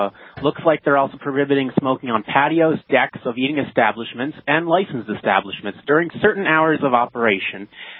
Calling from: Prince Edward Island, Canada; Hi. I'm from Prince Edward Island

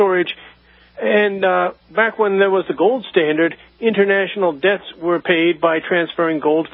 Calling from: Hudson, New Hampshire, United States; from Hudson, New Hampshire.

